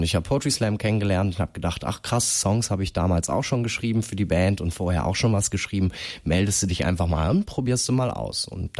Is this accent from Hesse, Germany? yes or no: no; Greven, North Rhine-Westphalia, Germany; eine erste Moderation und Organisation eines Slams in Greven in meinem Heimatort dann übernommen habe.